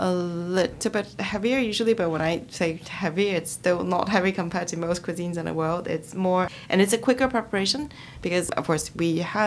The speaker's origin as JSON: {"language": "English", "town": "Naha", "region": "Okinawa", "country": "Japan", "tie": "born or raised there", "said": "In Naha, Okinawa, Japan."}